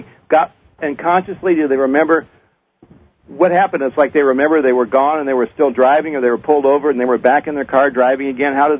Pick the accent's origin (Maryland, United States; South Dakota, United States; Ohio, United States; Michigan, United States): Michigan, United States; Ann Arbor; Yeah, well, I'm from Ann Arbor, and I know Detroit